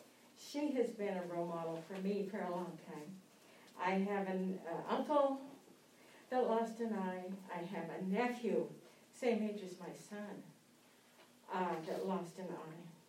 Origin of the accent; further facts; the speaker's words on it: Lincoln, Nebraska, United States; I'm sorry. I did not say I'm from Lincoln.